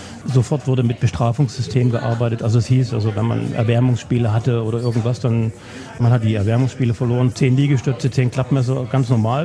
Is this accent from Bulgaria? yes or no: no; Saxony, Germany; ich bin sehr behütet aufgewachsen, da richtig auf dem Dorf. Ich sage mal, ich komme nicht direkt aus Lommatzsche, sondern von einem kleinen Ort.